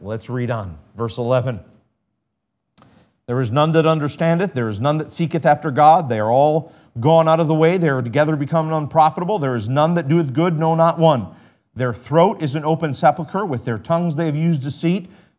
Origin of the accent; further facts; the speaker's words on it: United States; I don't get a pass because I'm an American.